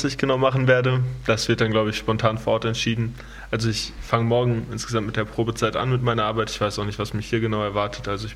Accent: Meinerzhagen, North Rhine-Westphalia, Germany; Ich komme aus Meinerzhagen, das ist im Sauerland, so mitten zwischen Köln und Dortmund.

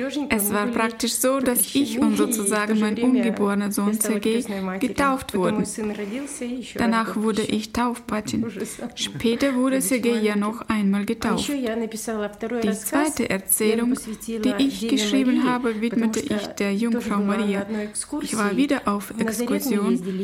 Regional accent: Ukraine; Ich stamme aus der Ukraine und bin in eine einfache hebräische Familie hineingeboren worden.

